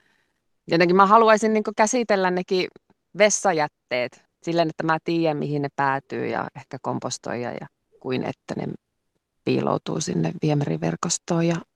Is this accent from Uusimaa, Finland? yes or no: no; Ylikiiminki, North Ostrobothnia, Finland; No mähän olen itse Ylikiimingistä kotoisin syrjäkylältä sieltä.